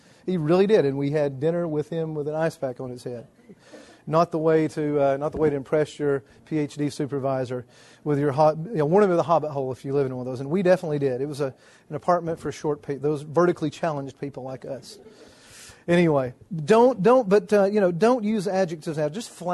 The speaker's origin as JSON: {"language": "English", "region": "Deep South", "country": "United States", "said": "I'm from the Deep South, so it's endemic."}